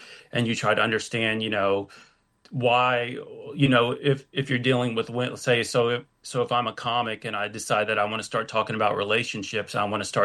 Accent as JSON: {"language": "English", "town": "Houston", "region": "Texas", "country": "United States", "said": "Houston, Texas. Oh, okay. Texas. Yeah, it's hot down here, so everyone's constantly in a bad mood."}